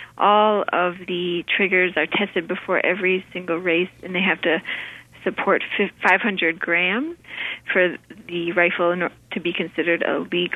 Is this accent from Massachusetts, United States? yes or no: no; Duluth, Minnesota, United States; now in Baltimore, United States; And there's a growing biathlon club in Duluth, Minnesota, my hometown.